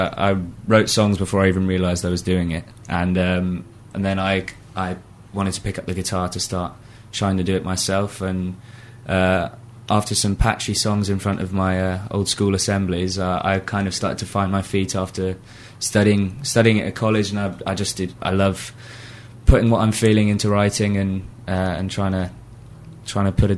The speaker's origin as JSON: {"language": "English", "town": "Epsom", "region": "South East England", "country": "United Kingdom", "said": "I come from Epsom. With parents originally, my dad's from Llanelli in West Wales, and my mum's from Shropshire. So, yeah, kind of... mixed background."}